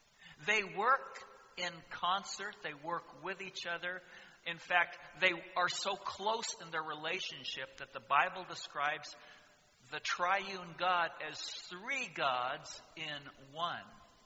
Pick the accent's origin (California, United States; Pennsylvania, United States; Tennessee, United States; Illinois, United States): California, United States; Napa; And when I think of Sabbaths growing up as a teenager, I think of growing up in Napa, California, and I have nothing but good, warm, positive memories about Sabbaths as I was growing up.